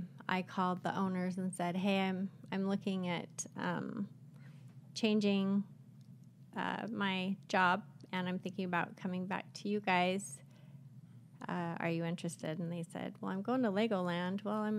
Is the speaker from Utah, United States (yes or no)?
yes; Utah, United States; I born and raised in Utah. So I know the industry really well in Utah.